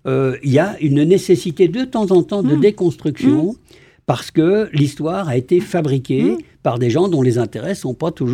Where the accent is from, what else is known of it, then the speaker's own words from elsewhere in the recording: Grand Est, France; nous, en Lorraine. On est Lorrain.